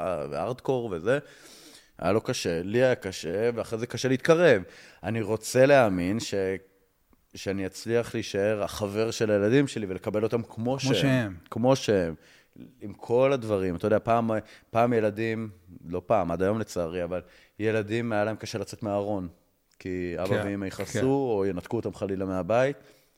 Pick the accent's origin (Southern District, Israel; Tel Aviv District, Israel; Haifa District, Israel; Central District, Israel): Southern District, Israel; Eshel HaNasi; אני זוכר בתור ילד בכפר, באשל הנשיא